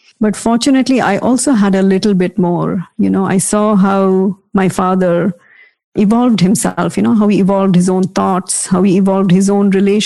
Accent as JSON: {"language": "English", "country": "India", "tie": "born or raised there", "said": "as many of us are, you know, growing up in India, because I also had this very rational, questioning mind."}